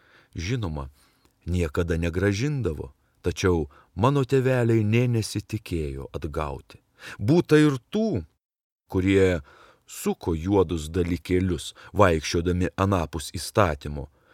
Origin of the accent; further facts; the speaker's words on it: Panevėžys, Panevėžys County, Lithuania; moved away; Taip, išvažiavau iš Panevėžio, tačiau išsivežiau jį kartu su savimi kaip neišdildomą įspaudą savo sieloje, išsivežiau tikėjimą ir pasitikėjimą.